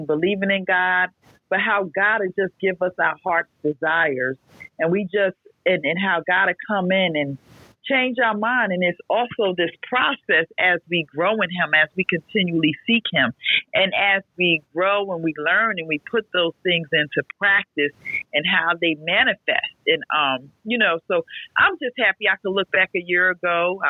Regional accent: New Jersey, United States; I'm from New Jersey, but I'm bringing you greetings from Miami, Florida.

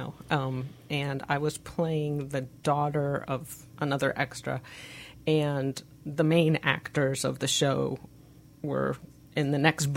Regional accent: Maryland, United States; I was born and raised in Maryland, and I lived the majority of my life up there. And between D.C. and Baltimore.

